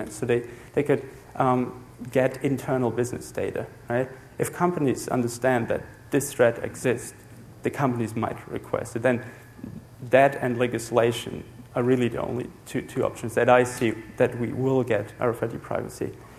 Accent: Germany; European passports, I'm from Germany.

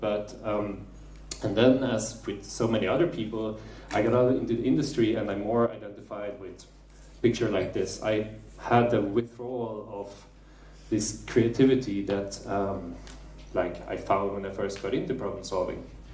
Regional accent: Stockholm, Stockholm County, Sweden; This is my city. I'm from Stockholm in Sweden, you know, Venice of the North, very beautiful city.

